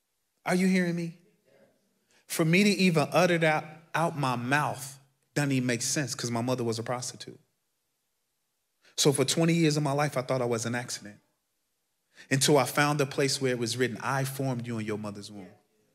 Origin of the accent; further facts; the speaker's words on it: Chicago, Illinois, United States; I'm from Chicago, born and bred. I don't know, I'm what, 8.5 miles from here on the south side. Grew up in the housing projects.